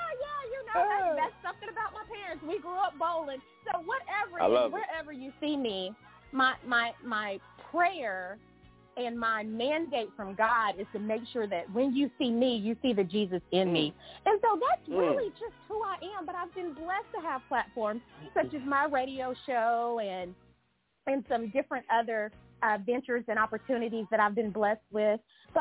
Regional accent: Tennessee, United States; now in Atlanta, United States; And and so I am in my hometown, but I grew up here with my parents

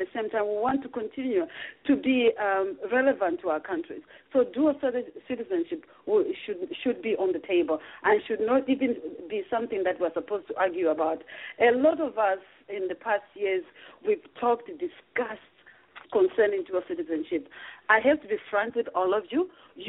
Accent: Zambia; now in Ottawa, Canada; I'm a Zambian through and through who had made a choice to come abroad to better herself.

